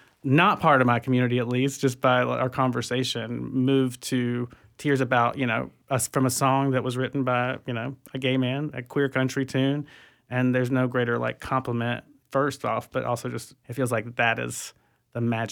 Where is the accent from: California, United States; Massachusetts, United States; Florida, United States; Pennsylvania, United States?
Florida, United States; the guys I grew up with down in Wakulla County, which is a rural area, very, very country.